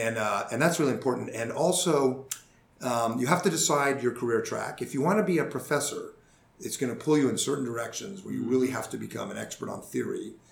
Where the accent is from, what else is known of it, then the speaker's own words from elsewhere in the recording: Washington, Washington, D.C. area, United States; So I grew up in Washington, and in the Washington, D.C. suburbs.